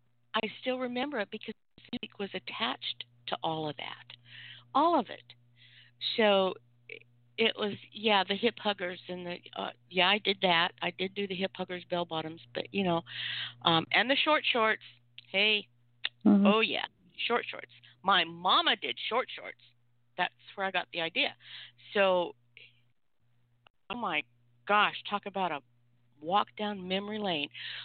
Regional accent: Spokane, Washington, United States; I mean, I grew up in Spokane, Washington, so I knew about all this stuff going on

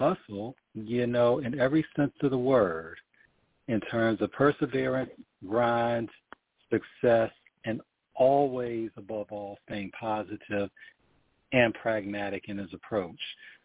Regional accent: Virginia, United States; you know, my home state of Virginia, and more specifically, my part of town, Hampton Roads.

